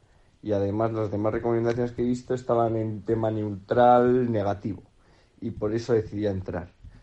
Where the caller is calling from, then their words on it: Burgos, Castile and León, Spain; de Burgos